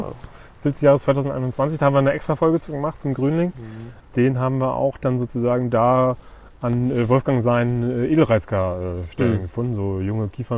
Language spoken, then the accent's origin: German; Brandenburg, Germany; ich komme ja aus der Uckermark